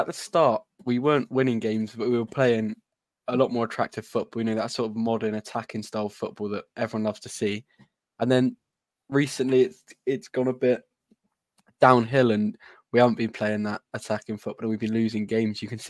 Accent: Bristol, South West England, United Kingdom; So I'm from Bristol. Well, just outside Bristol

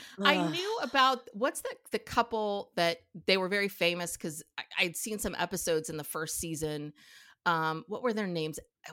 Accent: California, United States; because we grew up in Mendocino County in California, and we're going up there this weekend.

